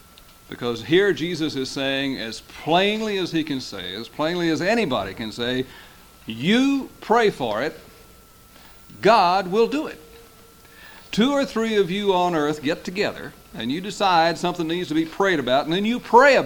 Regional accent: San Marcos, Texas, United States; I come from San Marcos, Texas, and that is located in Hays County.

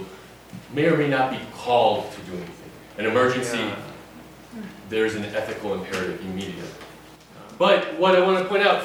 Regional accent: Miami, Florida, United States; born there; now in Baltimore, United States; As we begin, I was born in Miami. I did my PhD at Notre Dame, and I now teach at Loyola University, Maryland in Baltimore. Been there for 8 years.

